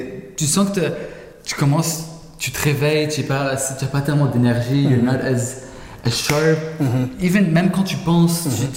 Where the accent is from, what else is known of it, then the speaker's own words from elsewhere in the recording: Lebanon; now in Montreal, Canada; Je suis venu du Liban et je suis venu à Montréal. J'ai commencé les études, j'habitais seul ici.